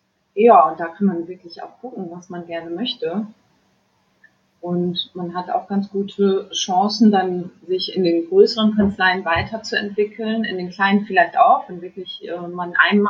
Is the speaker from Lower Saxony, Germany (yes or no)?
yes; Lower Saxony, Germany; vorher war ich in Farel. Ich komme eigentlich aus Friesland und vom Land.